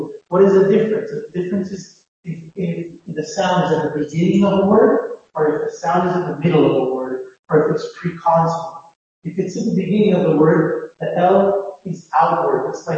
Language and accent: English; United States; And for example, this word, I'm American, I would pronounce bar.